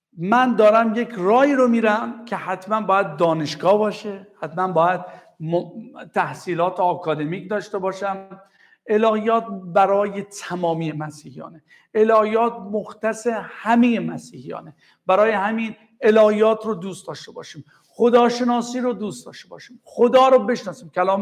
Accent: Iran; بعد صحبت سر این شد که تو از کجا هستی؟ گفتم من ایرانی هستم.

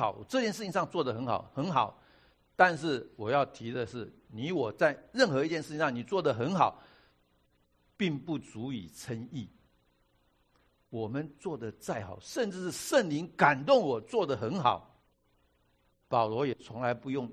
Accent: China; 我知道我们中国人有很多的思想

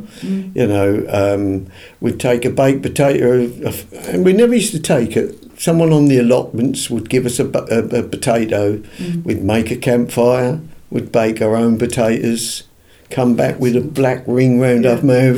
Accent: Maldon, East of England, United Kingdom; I was born in St Peter's Hospital, mm-hmm. Maldon, in 1950.

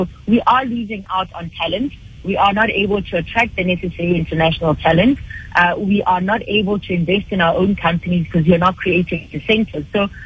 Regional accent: South Africa; because also my ability as a South African entrepreneur to attract, international skills is very, very difficult.

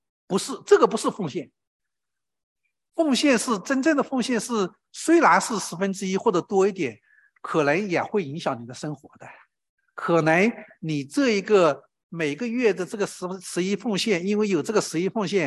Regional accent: China; 尤其是我是从中国来的，从中国大陆来的，尤其是我们从中国大陆来的弟兄姐妹，我们更需要在这方面操练。因为我们从小没有这样的观念

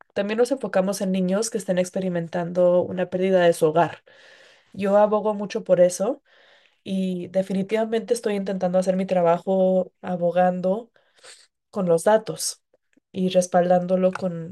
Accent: New Mexico, United States; Yo vengo de una de las tribus en Nuevo México, soy del norte de Nuevo México

